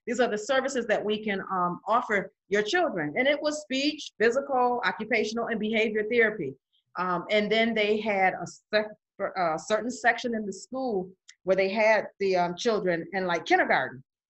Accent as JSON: {"language": "English", "region": "New York", "country": "United States", "tie": "born or raised there", "said": "My best friend, I actually, I'm from New York. Oh. Born and raised."}